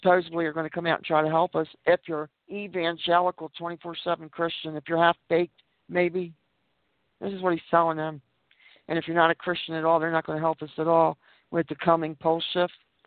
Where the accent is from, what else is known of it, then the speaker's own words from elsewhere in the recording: Baltimore, Maryland, United States; But I grew up in Baltimore City, you know.